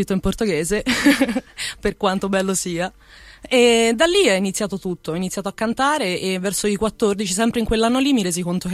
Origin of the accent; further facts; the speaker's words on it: Arzano, Campania, Italy; also born or lived in Fano; now in Florence, Italy; Io non sono fiorentina, io sono di Napoli, nemmeno di Napoli, di un paesino accanto a Secondigliano, si chiama Arzano, e da lì poi sono andata a Fano, nelle Marche, poi sono arrivata a Firenze